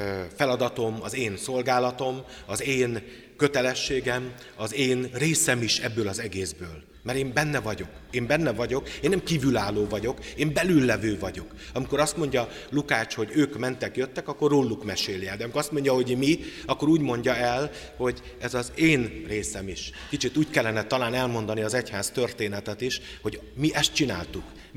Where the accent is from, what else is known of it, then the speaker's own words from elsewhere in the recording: Tiszántúl, Hungary; noha tiszántúli vagyok